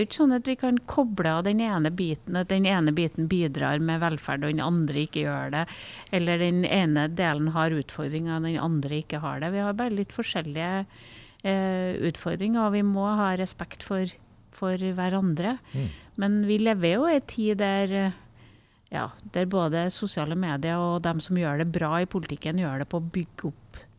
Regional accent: Trøndelag, Norway; Og jeg mener jo at jeg kommer fra Trøndelag. Det er en viktig del av min identitet. Jeg kommer fra en liten kommune i Nord-Trøndelag. Og en del av hjertet mitt er der. Og så en del av hjertet mitt er her i byen.

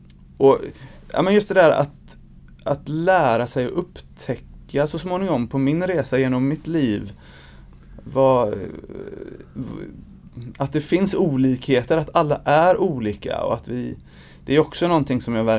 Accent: Angered, Västra Götaland County, Sweden; Jag är en invandrare, jag är uppvuxen i Angered och har väldigt... Liksom, mångkulturellt är ju Angered, får man väl lov att säga.

